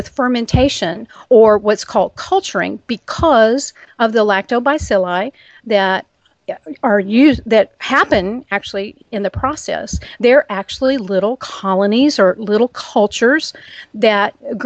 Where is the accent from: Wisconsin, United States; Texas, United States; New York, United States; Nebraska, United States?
Texas, United States; Well, honestly, I'm from Texas, and a lot of people say that Texans lack manners completely.